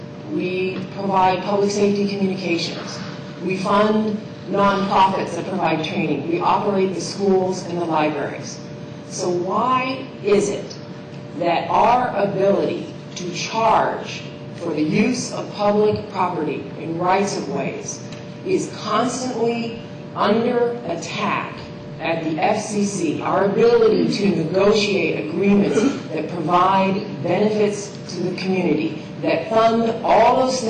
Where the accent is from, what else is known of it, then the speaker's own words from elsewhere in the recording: Maryland, United States; from Montgomery County, Maryland.